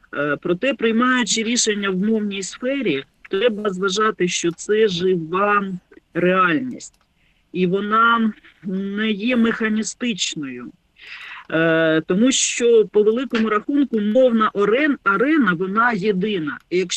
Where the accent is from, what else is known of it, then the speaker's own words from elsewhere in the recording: Donbas, Ukraine; Я сама з Донбасу, я там закінчувала школу